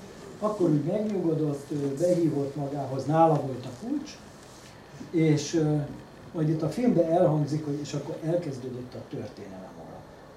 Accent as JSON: {"language": "Hungarian", "country": "Hungary", "said": "és akkor mondtuk, hogy Jeszten Vengzsi, tehát mi magyarok vagyunk."}